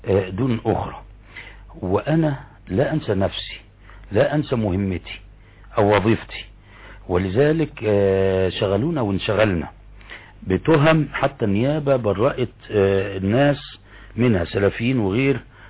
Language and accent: Arabic; Egypt; ذكرنا علماني العصر او الموجودين عندنا في مصر او الليبراليين بالنماذج دي